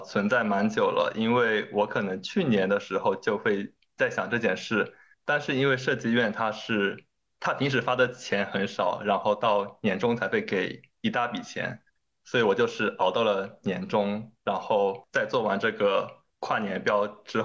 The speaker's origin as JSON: {"language": "Chinese", "town": "Wenzhou", "region": "Zhejiang", "country": "China", "said": "我温州的。"}